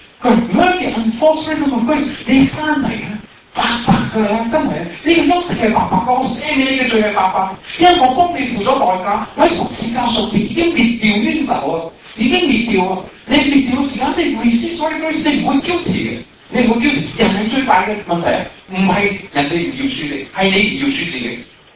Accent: China; 對我是中國人是很難明白的。

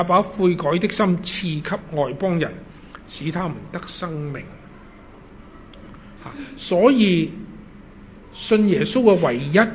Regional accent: Hong Kong; 我们香港人呢，我发现香港，我回来香港11年，我发现香港人是挺歧视的

